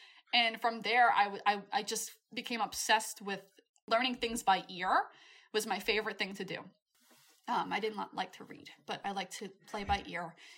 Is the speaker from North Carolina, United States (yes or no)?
no; New York, United States; Before that, I came from New York, so marching band was not necessarily a priority.